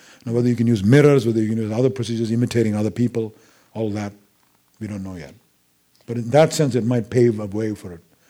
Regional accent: India; I think that's what happened, rather than my being Indian.

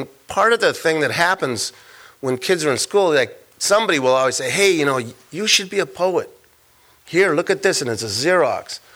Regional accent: Los Angeles, California, United States; I already know that we're from East, we live in East LA.

